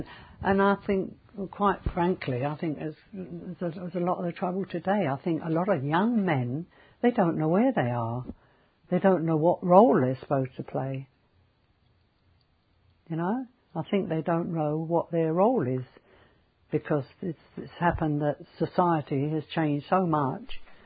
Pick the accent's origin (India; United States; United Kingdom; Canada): United Kingdom; England; Well, I feel I'm English, British. I always describe myself as British, but I treasure my Italian roots.